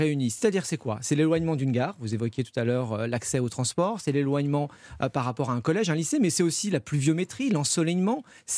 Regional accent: Novion-Porcien, Grand Est, France; Moi, je suis originaire des Ardennes, je suis originaire du monde agricole, d'un petit village ardennais de Novion-Porcien

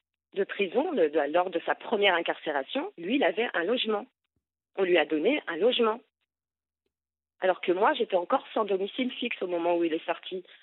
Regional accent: Angers, Pays de la Loire, France; Moi, je suis née à Angers. J'ai grandi à Angers. Tout mon tissu, mon environnement, il est à Angers.

